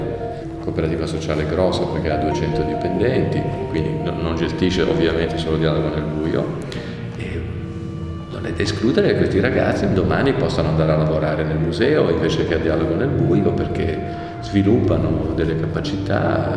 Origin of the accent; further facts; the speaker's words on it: Genoa, Liguria, Italy; E da genovese dico che il biglietto